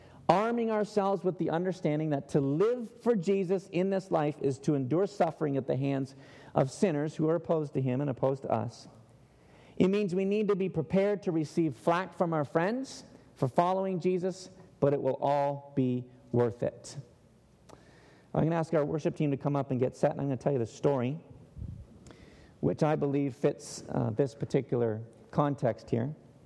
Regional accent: Ontario, Canada; I'm originally from Ontario, Canada

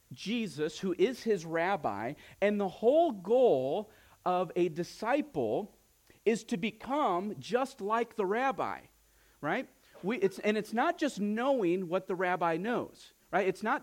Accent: Ohio, United States; We're all from Ohio.

